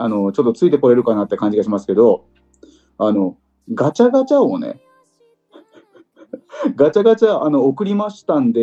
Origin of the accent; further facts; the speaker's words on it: Fukuoka, Japan; 僕は福岡の人間なんですよ。